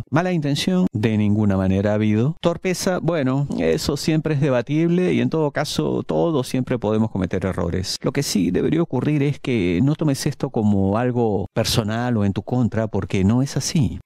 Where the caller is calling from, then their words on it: Buenos Aires, Argentina; yo le hablo de la provincia de Buenos Aires